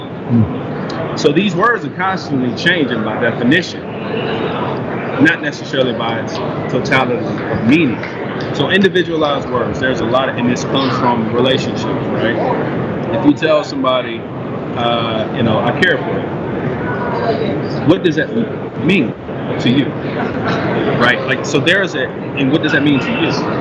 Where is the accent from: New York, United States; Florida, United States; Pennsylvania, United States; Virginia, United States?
Virginia, United States; I got a studio down in Virginia, back in my hometown.